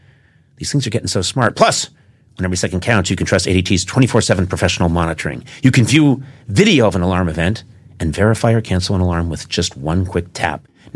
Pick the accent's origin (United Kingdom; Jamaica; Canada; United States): Canada; when I grew up with him in Canada, probably something about me you didn't know, he was just a real simple Canadian guy